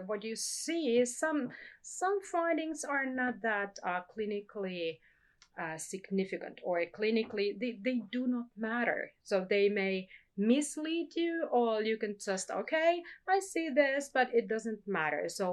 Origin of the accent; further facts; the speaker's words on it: Finland; English is a second language; I'm also optometrist from Finland. I'm doing my master's degree there.